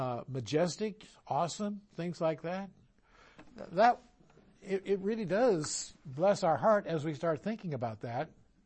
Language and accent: English; Iowa, United States; I come from Iowa. You can't tell that, can you? But nonetheless, I come from Iowa